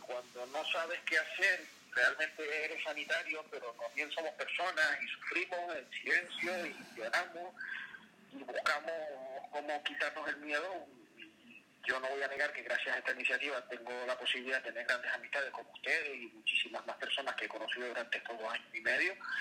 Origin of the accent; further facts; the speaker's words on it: Canary Islands, Spain; born there; es un nombre hindú, mi padre son hindúes, yo nací en Tenerife